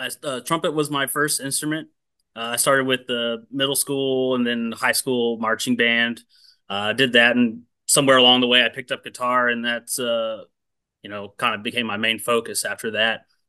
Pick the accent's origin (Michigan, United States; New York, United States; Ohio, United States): Ohio, United States; Akron; So I grew up in Ohio in the Akron area, and you know, my dad played piano.